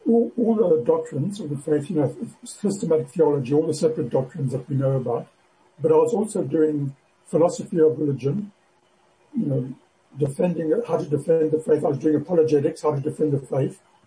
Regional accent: Harare, Zimbabwe; I grew up in Harare, but the college itself was in Bulawayo.

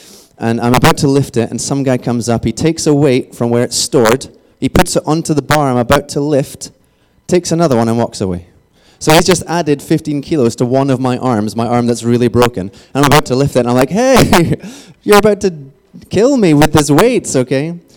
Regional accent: Scotland, United Kingdom; I'm Scottish originally, and you probably can't tell from my accent necessarily, although a lot of you know that, I'm not great at rolling my R's

